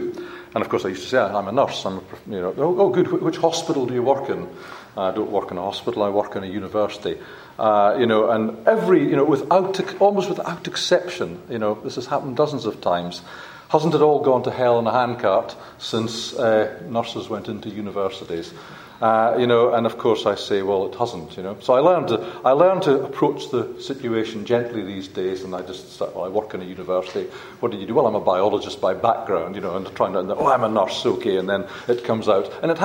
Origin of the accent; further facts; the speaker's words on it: Scotland, United Kingdom; because I'm a Scotsman.